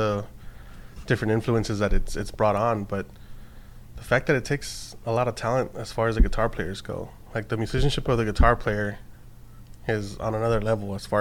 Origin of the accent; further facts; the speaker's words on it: Texas, United States; also born or lived in Mexico; I said I was born in Mexico, raised in Texas, so I can drink just fine.